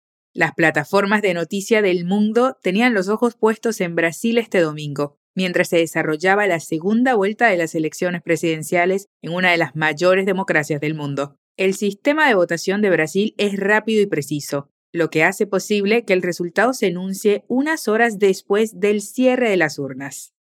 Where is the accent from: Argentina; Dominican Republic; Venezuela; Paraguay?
Venezuela; tu profe venezolana de español